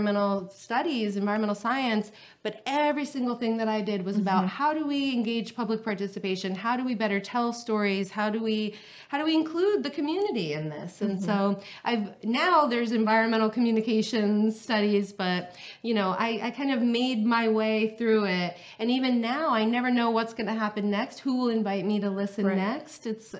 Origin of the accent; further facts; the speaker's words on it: New York, United States; born there; now in Los Angeles, United States; I was born in New York.